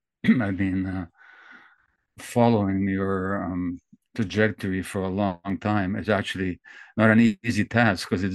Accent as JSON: {"language": "English", "country": "Hungary", "lives_now": "Canada", "said": "going to school here in Canada, and all my classmates were listening to the World Series of Baseball, you know? And I come from Hungary"}